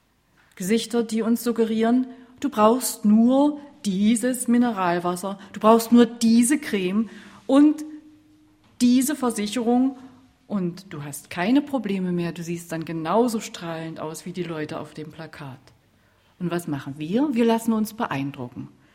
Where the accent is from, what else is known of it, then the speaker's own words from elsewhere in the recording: East Germany, Germany; Ich bin ja ein waschechter Ossi.